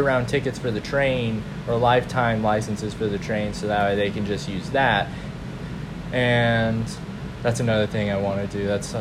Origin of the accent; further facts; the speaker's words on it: Oklahoma, United States; I come from Oklahoma, so we got these toll booths set up on interstate highways